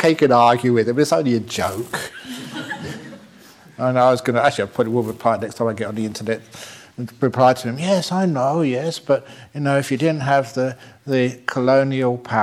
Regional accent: United Kingdom; I'm a Brit too.

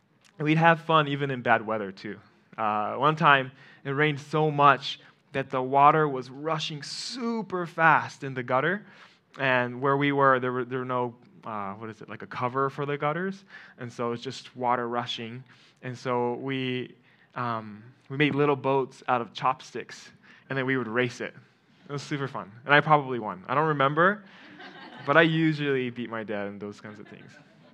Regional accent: Okinawa, Japan; I grew up here in Okinawa. I was born and raised.

